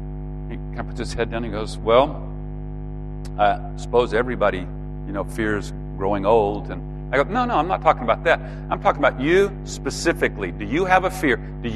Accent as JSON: {"language": "English", "region": "Texas", "country": "United States", "tie": "born or raised there", "said": "that may be hard for you to believe, you know, growing up in Texas in the 1960s, conservative Texas, but I was not a churchgoer."}